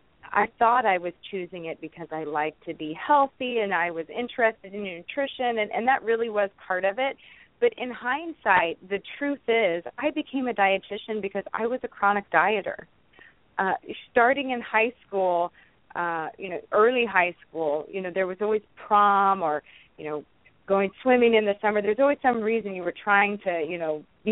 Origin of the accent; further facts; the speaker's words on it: Indiana, United States; I was born and raised in Indiana, and I went to school at Ball State in Indiana and then did my internship in California.